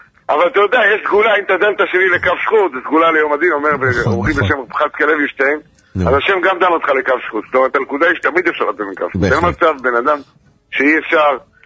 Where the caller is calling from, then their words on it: Bnei Brak, Tel Aviv District, Israel; וואלה, בני ברק